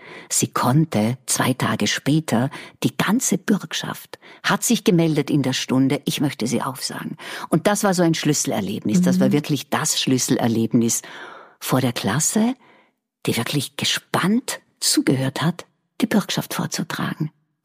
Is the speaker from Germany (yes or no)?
no; Vorarlberg, Austria; Also ich komme vor Adelberg, aus Vorarlberg